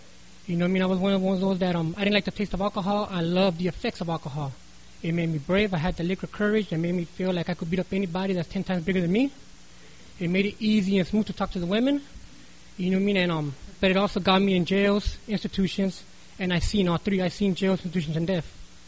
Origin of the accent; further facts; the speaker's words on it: El Centro, California, United States; I was raised in El Centro.